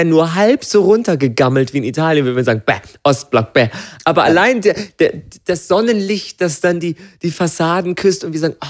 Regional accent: Germany; dass Italiener nicht merken, dass ich Deutscher bin.

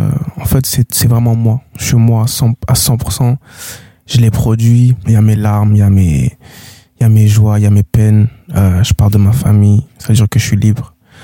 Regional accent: Zambujal, Lisbon, Portugal; Zamboujal.

